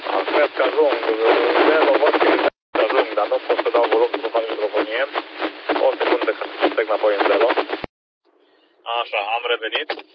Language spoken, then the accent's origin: Romanian; Hartec, Romania; also born or lived in Petroșani / Timișoara; now in Giroc, Romania; la mine în buletin, la locul nașterii, scrie Petroșani, Hunedoara. Am copilărit în Hartec și m-am mutat apoi în Timișoara și mai apoi în Giroc, lângă Timișoara.